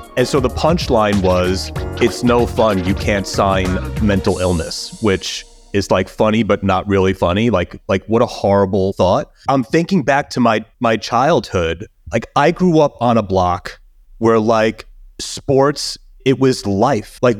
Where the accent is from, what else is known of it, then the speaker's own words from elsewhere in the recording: New York, United States; We grew up in Long Island in New York.